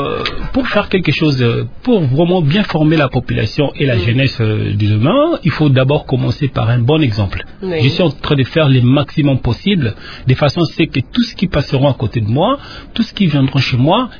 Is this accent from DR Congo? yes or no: yes; DR Congo; Moi, je suis Congolais